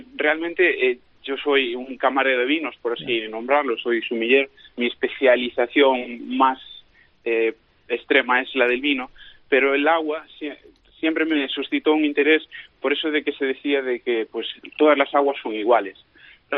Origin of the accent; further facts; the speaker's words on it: Galicia, Spain; Yo soy gallego, me imagino que el acento ya lo habrá dicho, pero aquí en Verín